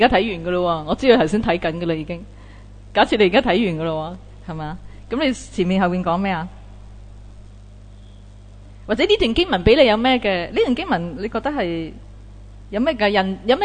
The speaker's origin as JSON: {"language": "Cantonese", "country": "Hong Kong", "said": "即系我哋香港人系咁"}